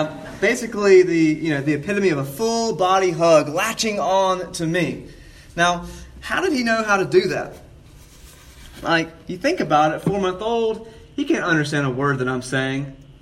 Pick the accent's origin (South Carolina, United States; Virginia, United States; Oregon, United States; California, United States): South Carolina, United States; born or raised there; now in Seattle, United States